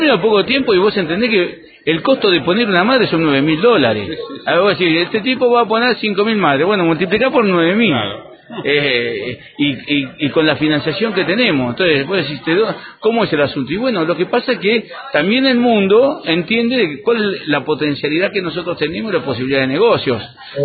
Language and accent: Spanish; Macachín, La Pampa, Argentina; voy a hablar de mi pueblo, no tenés trabajo en Macachín, en La Pampa